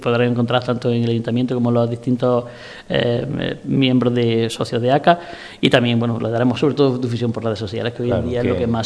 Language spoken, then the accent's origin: Spanish; Andalusia, Spain; creo que somos los andaluces, especialmente, somos especialmente generosos